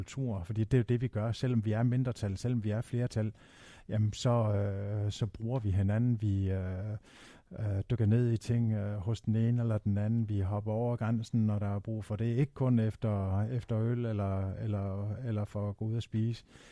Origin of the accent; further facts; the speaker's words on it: Region of Southern Denmark, Denmark; både som mindretalsmenneske og også som sønderjyde